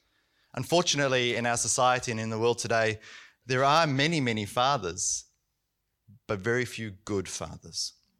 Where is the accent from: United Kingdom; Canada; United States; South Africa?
South Africa; I was actually growing up in South Africa.